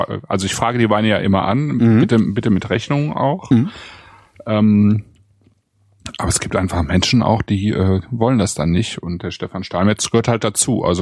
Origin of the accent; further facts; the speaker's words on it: Bonn, North Rhine-Westphalia, Germany; wir haben uns nämlich vorletzte Woche getroffen in Bonn, in sozusagen meiner alten Heimat